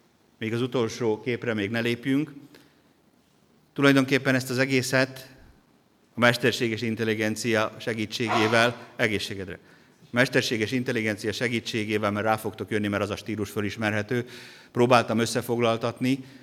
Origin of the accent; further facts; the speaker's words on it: Slovakia; nekünk ez nagyon-nagyon sokat jelentett, hogy felvidéki magyar vagyok